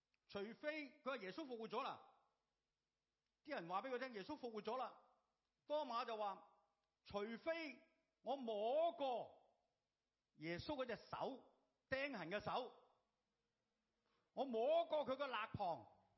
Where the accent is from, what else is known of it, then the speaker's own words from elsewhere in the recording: Hong Kong; 即是我们香港人讲呢，就好像被屈咁